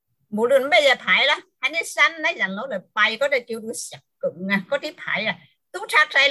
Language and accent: Cantonese; China; born there; 我哋喺中国出世都唔明白中国嘅历史。